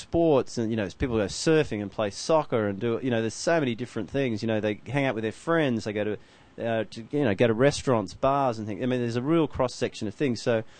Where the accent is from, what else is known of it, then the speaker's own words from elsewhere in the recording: Australia; being an Australian, going to India